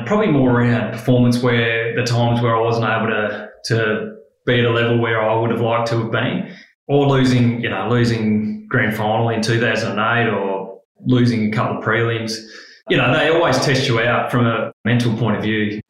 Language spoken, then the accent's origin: English; Adelaide, South Australia, Australia; now in Geelong, Australia; naive young kid coming from school footy, just growing up in Adelaide, played my footy, did my schoolwork, and then come over to Geelong and into a high-performance environment.